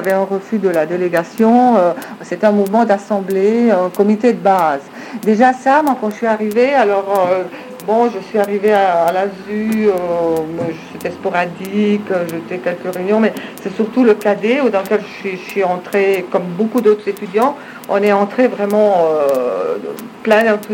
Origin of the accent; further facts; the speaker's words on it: Ticino, Switzerland; moved away as an adult; now in Geneva, Switzerland; Alors, en 67, je suis arrivée à Genève. En automne 67, je suis arrivée à Genève pour étudier la sociologie. Je venais du Tessin.